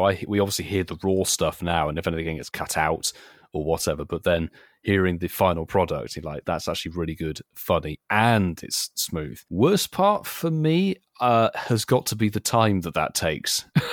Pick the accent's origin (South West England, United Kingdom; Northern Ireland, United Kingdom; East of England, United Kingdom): South West England, United Kingdom; Well, technically, I'm from the West Country, so I should sound like a farmer, but I don't.